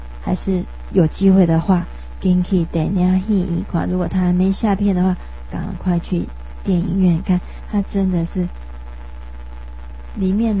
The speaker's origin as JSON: {"language": "Chinese", "country": "Taiwan", "said": "这个日本的影子的确是留在我们台湾人台湾这块土地上面"}